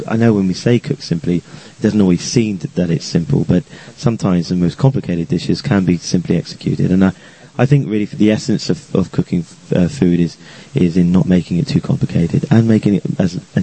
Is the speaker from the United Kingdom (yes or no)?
yes; Exeter, South West England, United Kingdom; a hotel in Exeter, which is only half an hour, which is my hometown.